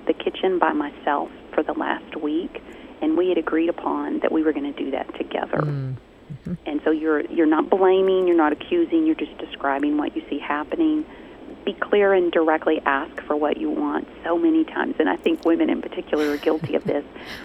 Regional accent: the South, United States; I'm from the South, and we are big sighers in the South.

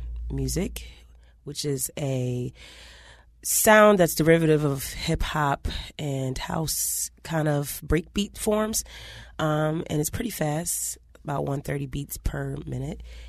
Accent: Florida, United States; moved away as an adult; Yeah, I was born and raised in Florida. Like, all my life, I hadn't been past Georgia's borderline until I was 18.

